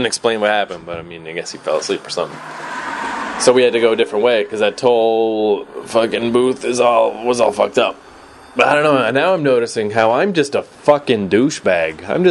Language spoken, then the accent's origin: English; Fredericton, New Brunswick, Canada; how much I fucking hated our radio stations when I was growing up in Fredericton.